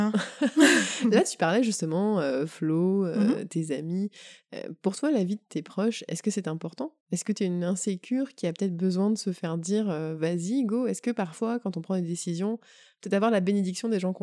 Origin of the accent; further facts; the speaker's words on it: France; c'est vrai aussi qu'on est française, notre accent trahit.